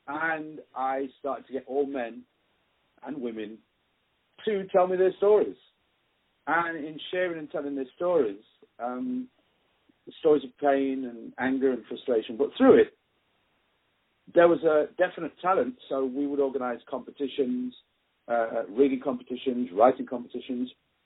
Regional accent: Nottingham, East Midlands, United Kingdom; I grew up in Nottingham. I was born in 1957

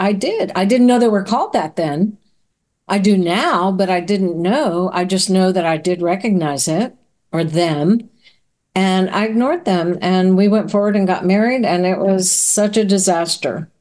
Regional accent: Laredo, Texas, United States; So I grew up in Laredo, Texas, on the border of Mexico

